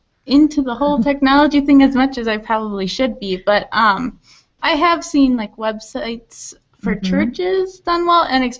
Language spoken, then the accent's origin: English; Kaukauna, Wisconsin, United States; And I am from Kokona, Wisconsin, so near Green Bay, but I'm actually moving to Lake Geneva in June.